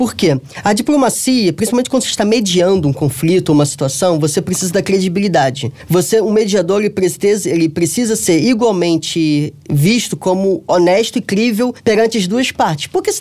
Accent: Brazil; não analisaria a diplomacia chinesa da mesma forma que eu, que sou brasileiro

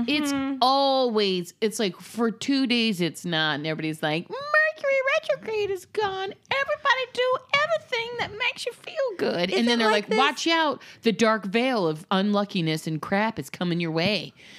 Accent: Florida, United States; Remember, I'm from Florida

